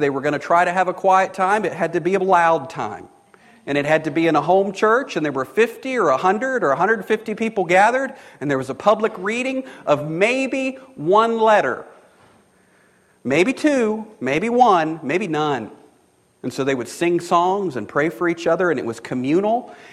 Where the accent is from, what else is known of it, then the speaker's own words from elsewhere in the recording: Ireland; And so were mine. I'm Irish.